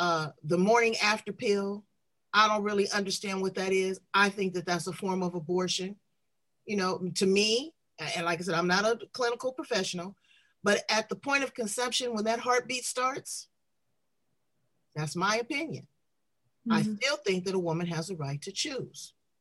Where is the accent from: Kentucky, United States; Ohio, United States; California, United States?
California, United States; Los Angeles; I'm from South Central LA.